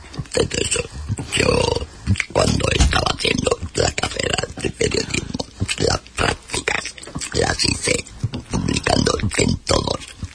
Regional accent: Cáceres, Extremadura, Spain; moved away as an adult; now in Huelva, Spain; yo es que salí de Cáceres con 19 años

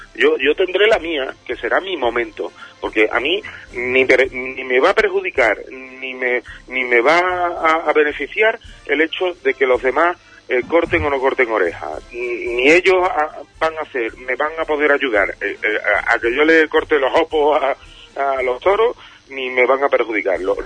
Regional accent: Cabeza Rubia, Andalusia, Spain; also born or lived in Seville; yo he crecido en Cabeza Rubia, en el Andévalo de Huelva, ¿sabes lo que te digo? ¿Sabes? Yo nací en Sevilla, pero me he criado en Huelva. Tengo las dos tierras metidas dentro de mí

